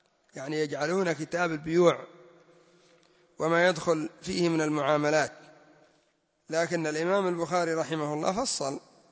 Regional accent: Yemen; يعني الرافضة لا سيما الزيدية عندنا في اليمن يعظمون ما يسمى بمسند زيد

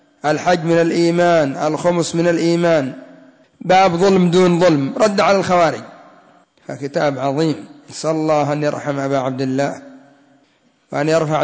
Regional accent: Yemen; والرداء كما قلت لكم هو الذي يسمى الشال عندنا في اليمن

